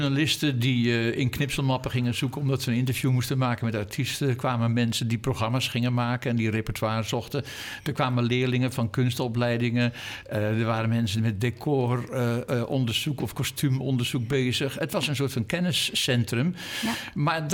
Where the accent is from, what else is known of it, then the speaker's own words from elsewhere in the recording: Amsterdam, North Holland, Netherlands; Als je zo lang in Amsterdam woont en ik woon weer in de buurt waar ik ben opgegroeid, dan krijgt de stad steeds meer diepte.